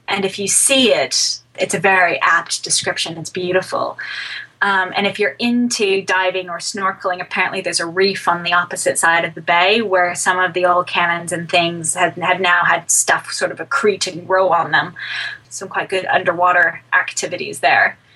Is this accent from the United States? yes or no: yes; Oklahoma, United States; And because of my background and because of where I'm from Oklahoma originally